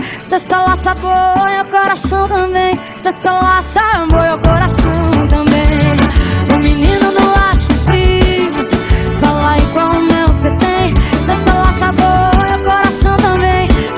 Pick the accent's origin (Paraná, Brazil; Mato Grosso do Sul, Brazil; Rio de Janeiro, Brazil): Mato Grosso do Sul, Brazil; Essa música vai pra todos os laçadores do Mato Grosso do Sul, minha terra.